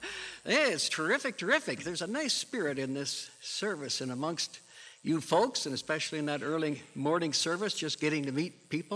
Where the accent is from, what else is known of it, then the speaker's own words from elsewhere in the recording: North Dakota, United States; I am from a foreign country, as I mentioned in the first service. I'm from North Dakota. It's way yonder.